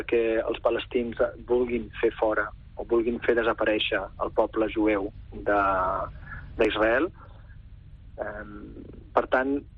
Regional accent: Catalonia, Spain; jo com a espanyol o com a català he admirat

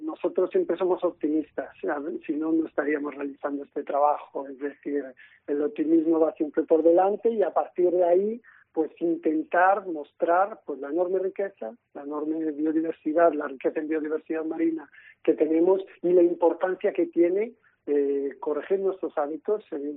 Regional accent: Galicia, Spain; yo siendo gallego, siendo de aquí

